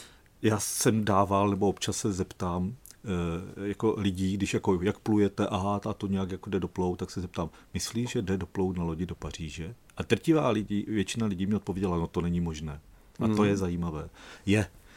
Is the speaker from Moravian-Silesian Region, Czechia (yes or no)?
no; Kostelany nad Moravou, Zlín Region, Czechia; O to víc, že jsem z Moravy. A vlastně vyrostl jsem v Kostelnech nad Moravou